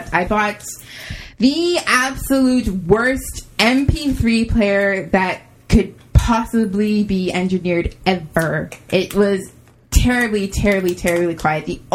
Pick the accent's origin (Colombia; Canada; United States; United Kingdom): Canada; I was on episode 98, and I am actually from Canada.